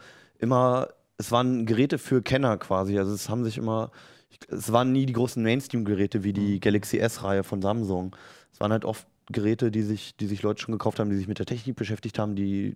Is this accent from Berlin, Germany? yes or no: yes; Berlin, Germany; ich bin in Berlin aufgewachsen